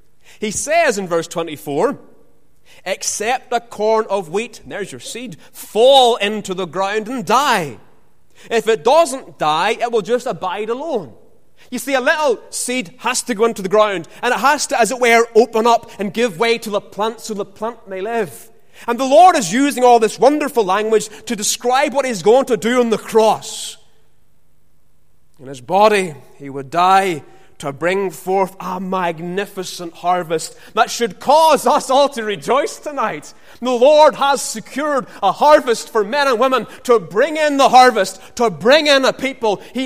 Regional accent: Ballymena, Northern Ireland, United Kingdom; I'm from Ballymena, right in the heart of it

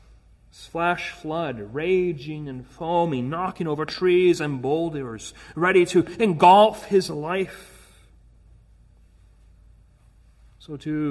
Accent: Edmonton, Alberta, Canada; back in my hometown in Edmonton.

